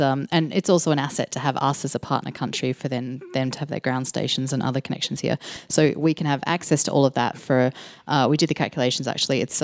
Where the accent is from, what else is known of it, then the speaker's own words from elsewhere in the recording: South Australia, Australia; You're talking about South Australia anyway, so at least it's my home state.